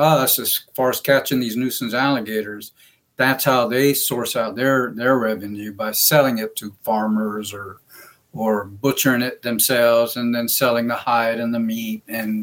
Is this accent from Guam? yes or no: yes; Guam; I'm originally from Guam